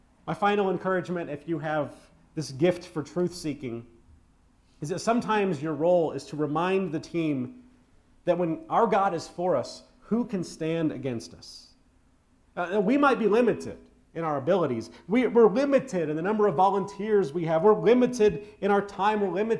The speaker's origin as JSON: {"language": "English", "region": "Texas", "country": "United States", "tie": "born or raised there", "said": "Or how about what Carlin took a shot at my home state? You know the good part about all those executions in Texas? Fewer Texans."}